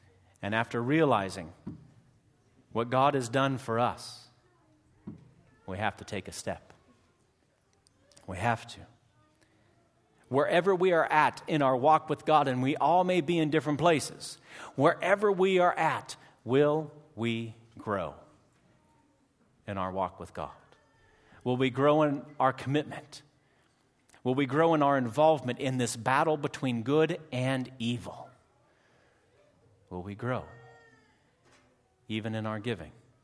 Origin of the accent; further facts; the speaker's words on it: Des Moines, Iowa, United States; In concert, Des Moines, Iowa, my hometown